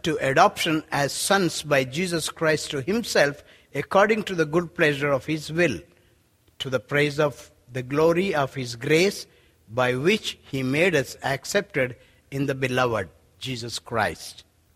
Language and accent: English; Hyderabad, Telangana, India; And in India, I'm from Hyderabad